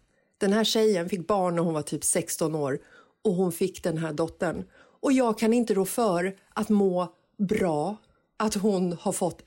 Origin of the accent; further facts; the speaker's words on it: Stockholm, Stockholm County, Sweden; jag var en liten tös, kanske 10 år gammal, så växte jag upp i Bagarmossen